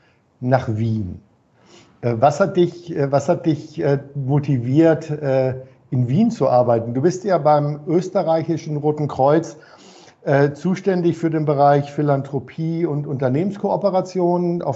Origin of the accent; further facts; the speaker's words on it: Hamburg, Germany; ich bin ja Hamburger